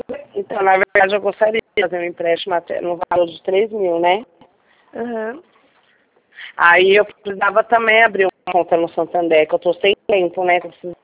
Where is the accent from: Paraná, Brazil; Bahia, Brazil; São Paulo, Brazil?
São Paulo, Brazil; Eu sou da freguesia do Alto, aqui em São Paulo.